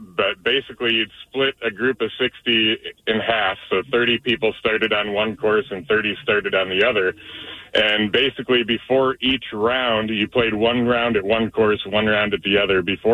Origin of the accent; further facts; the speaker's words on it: Michigan, United States; And I'm from Michigan originally.